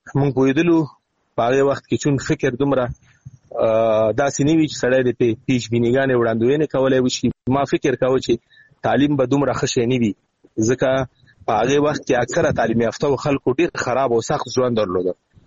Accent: Afghanistan; also born or lived in Iran; په همدې اساس باندې یو علت دا شی و چې مونږ راغلو افغانستان ته.

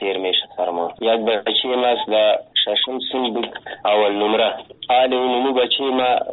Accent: Afghanistan; ما افغان هستیم، مسلمان هستیم

